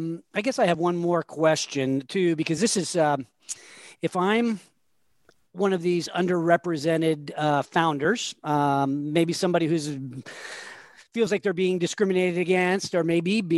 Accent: Sacramento, California, United States; I grew up here in the Sacramento region

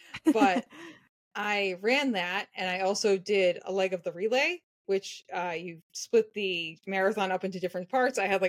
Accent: Massachusetts, United States; also born or lived in Richmond, United States; I'm from Massachusetts. I do live in Massachusetts. I live on Cape Cod currently.

